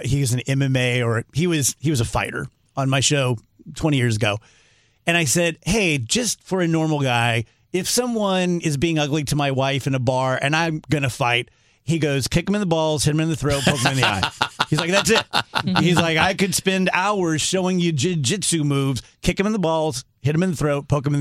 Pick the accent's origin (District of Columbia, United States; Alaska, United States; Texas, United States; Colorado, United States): Texas, United States; I was not and am not a tough guy, but I grew up in South Texas, so I fought a lot.